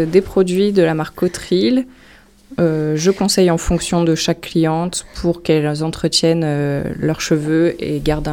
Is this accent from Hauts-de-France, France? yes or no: yes; Hauts-de-France, France; born there; j'ai 37 ans, je suis maman de deux filles, je suis née dans le Pas-de-Calais